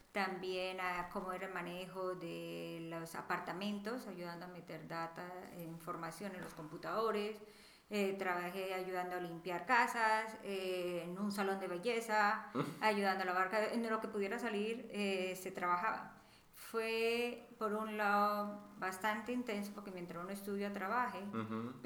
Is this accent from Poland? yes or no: no; Colombia; nací en Colombia y crecí en Colombia.